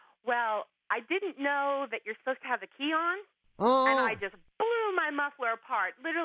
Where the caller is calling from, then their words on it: La Center, Washington, United States; I'm from La Center, Washington, which is near Portland, Oregon.